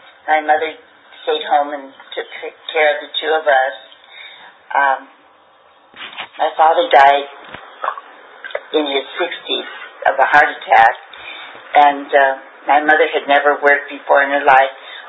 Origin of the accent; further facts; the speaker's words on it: Seattle, Washington, United States; born there; I was born in Seattle, Washington, July 14, 1922.